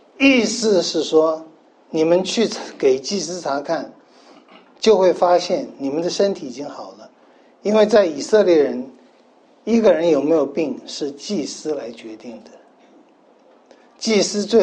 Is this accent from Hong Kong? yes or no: no; Taiwan; born there; 为什么我生在台湾？